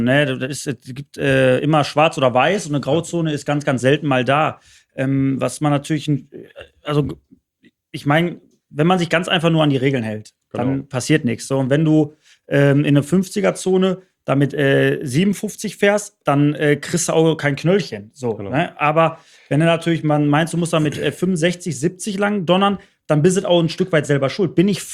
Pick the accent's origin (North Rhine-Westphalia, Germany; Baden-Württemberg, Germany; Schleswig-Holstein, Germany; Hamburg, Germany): North Rhine-Westphalia, Germany; Bottrop; Ich bin in Bottrop groß geworden